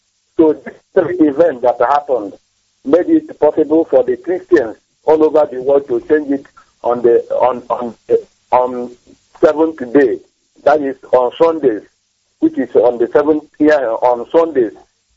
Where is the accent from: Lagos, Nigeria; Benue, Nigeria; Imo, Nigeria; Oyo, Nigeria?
Imo, Nigeria; Olo; now in Kano, Nigeria; I am from Olo in Imo State.